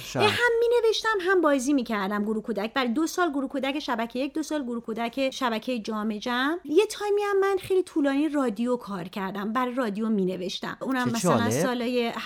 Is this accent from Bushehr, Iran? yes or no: no; Tehran, Tehran Province, Iran; also born or lived in Germany; ما نزدیک 7 سال توی حومه شهر ساری زندگی کردیم و من دیگه دبستانمو اومدم تهران. برای همین من الان یه خواهر دارم که متولد اصفهانه، خودم متولد آلمانم،